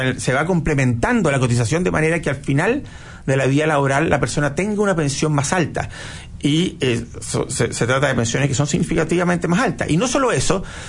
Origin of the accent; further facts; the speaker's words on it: Chile; El Estado somos todos los chilenos.